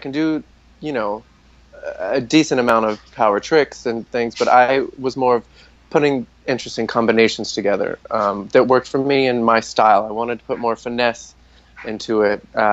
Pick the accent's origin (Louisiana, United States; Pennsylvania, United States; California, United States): Louisiana, United States; He's from Texas, I'm from Louisiana, so we were right there growing up together.